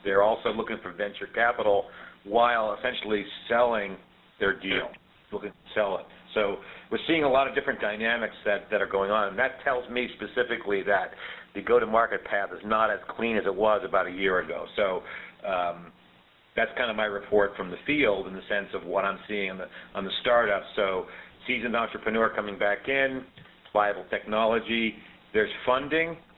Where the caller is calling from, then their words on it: Palo Alto, California, United States; I'm calling in from Palo Alto, SiliconANGLE